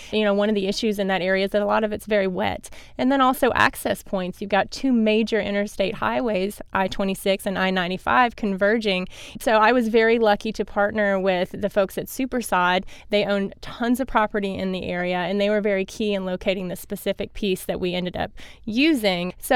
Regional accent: South Carolina, United States; Well, a little about me personally. I grew up in South Carolina. I went to Clemson and graduated.

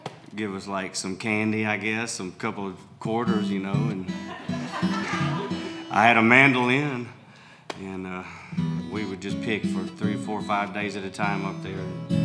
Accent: Mississippi, United States; Growing up in Northeast Mississippi, it's similar to Northeast Arkansas. You're kind of in the swamps.

